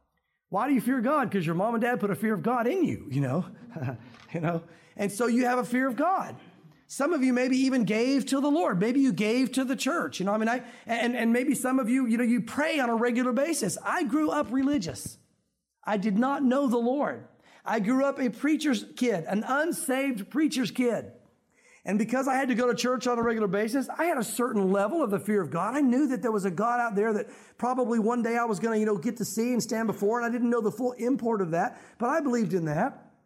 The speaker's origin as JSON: {"language": "English", "region": "the South", "country": "United States", "tie": "born or raised there", "said": "when I grew up in the South, if you said baptism of the Holy Spirit, it automatically went, you're weird."}